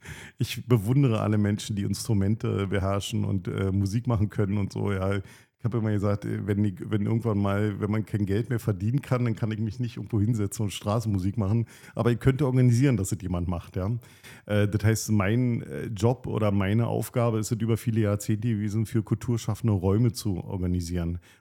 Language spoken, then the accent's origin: German; Potsdam, Brandenburg, Germany; ich bin Ur-Potsdamer, ich bin hier geboren, wie so viele, im Bergmann, bin in Potsdam-West groß geworden, in verschiedenen Stadtteilen groß geworden hier in Potsdam, habe eine Weile dann auch in Waldstadt gelebt und bin auf dem Brausberg zur Schule gegangen.